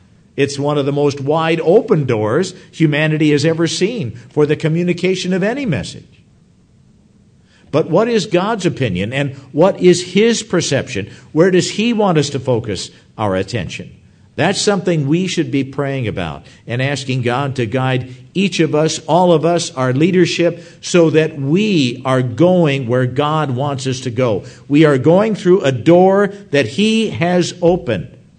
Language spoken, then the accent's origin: English; Minnesota, United States; See, I grew up in Minnesota, so the question was, were you born in a barn?